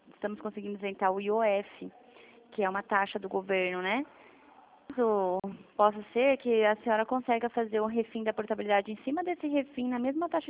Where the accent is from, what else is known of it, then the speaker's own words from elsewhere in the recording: Dourados, Mato Grosso do Sul, Brazil; Eu sou aqui de Dourados, Mato Grosso do Sul também.